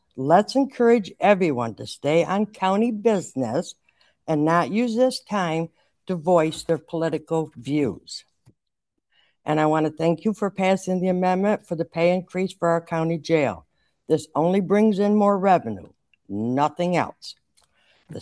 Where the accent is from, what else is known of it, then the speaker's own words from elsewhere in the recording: Cameron Mills, New York, United States; I'm from Cameron Mills, and I live by contaminated water and soil from the sludge spreading on farmland next to me.